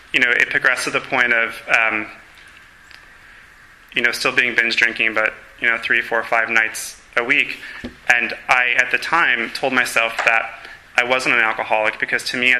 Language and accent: English; Chicago, Illinois, United States; moved away as an adult; also born or lived in Milwaukee; I'm from Chicago originally. I moved up to Milwaukee to go to college, and my alcoholism progressed up a notch.